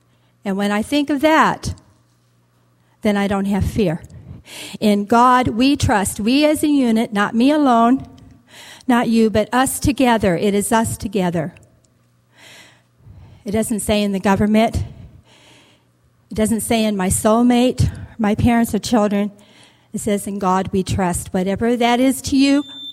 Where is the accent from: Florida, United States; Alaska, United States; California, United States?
California, United States; Cuesta-by-the-Sea; Good evening. … from Cuesta by the Sea.